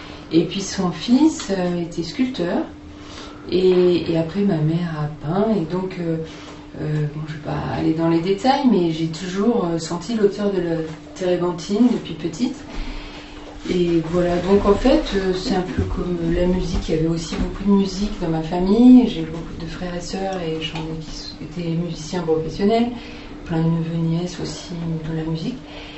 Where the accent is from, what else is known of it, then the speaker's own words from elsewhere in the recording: Nancy, Grand Est, France; Je suis originaire de Nancy.